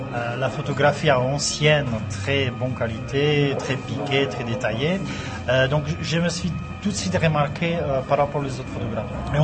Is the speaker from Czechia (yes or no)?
yes; Moravia, Czechia; now in France; pas tellement peut-être à Prague, mais chez nous en Moravie. Moi, je suis venu en Alsace en 85.